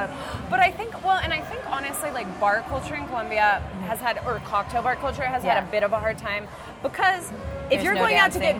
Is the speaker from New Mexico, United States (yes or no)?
yes; Albuquerque, New Mexico, United States; No, I'm from Albuquerque.